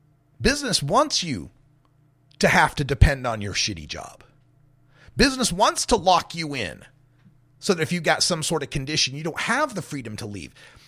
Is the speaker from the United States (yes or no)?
yes; United States; This is one of the things I am most ashamed about when it comes to being an American. And I love my country.